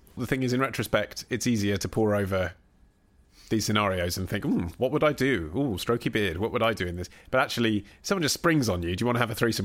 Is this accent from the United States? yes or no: no; United Kingdom; No, as a British person, you can't say fuck off.